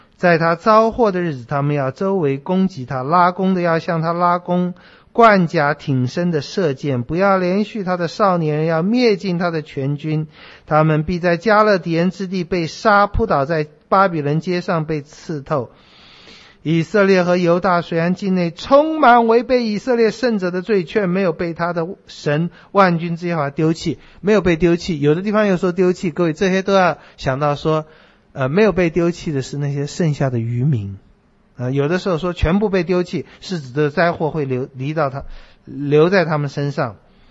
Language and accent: Chinese; Taiwan; 我们在小时候在台湾还可以看得到